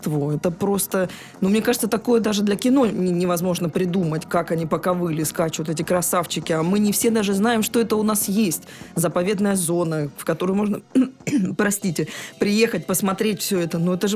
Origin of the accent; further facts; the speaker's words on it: Rostov-on-Don, Rostov Oblast, Russia; потому что я сама ростовчанка, и я узнаю ростовчан из тысячи по словам, по глазам, по голосу.